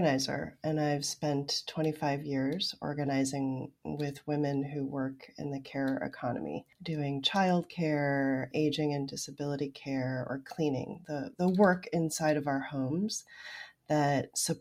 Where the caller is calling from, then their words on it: Chicago, Illinois, United States; Chicago, Illinois, right in the middle of the country.